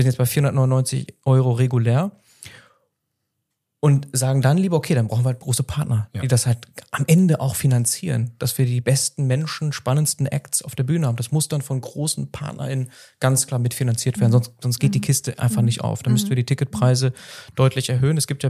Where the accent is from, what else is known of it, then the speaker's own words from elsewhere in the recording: Münster, North Rhine-Westphalia, Germany; wir sind ja Münsteraner, wir lieben die Region